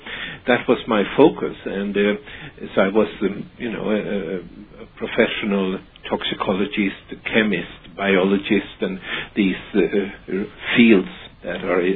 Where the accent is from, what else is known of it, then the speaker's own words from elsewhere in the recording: Stockholm, Stockholm County, Sweden; English is a second language; I was born and raised in Stockholm, Sweden, and that's about 1950s mm-hmm. when I'm born.